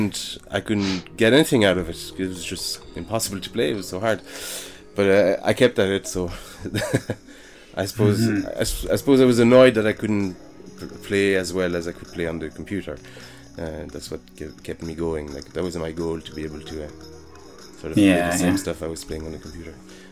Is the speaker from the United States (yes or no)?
no; France; So I grew up in France, and I don't recall.